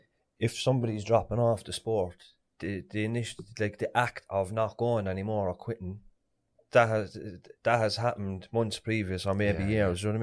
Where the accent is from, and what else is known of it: Cork, Munster, Ireland; born or raised there; accent: Cork; also born or lived in Dublin